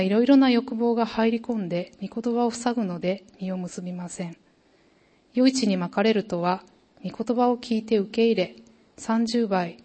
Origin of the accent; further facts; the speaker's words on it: Kansai, Japan; 私もともと関西出身なんですが、